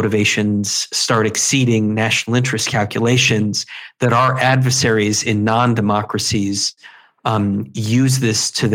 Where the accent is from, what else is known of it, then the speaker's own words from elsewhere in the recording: United States; So, of course, I was, as an American, I'm very glad that a deal was reached.